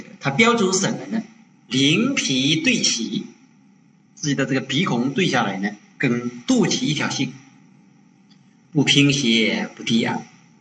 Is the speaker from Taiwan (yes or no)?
no; China; 这个修禅定的这个姿势，我们中国人向来的传统只有单旁，没有双旁。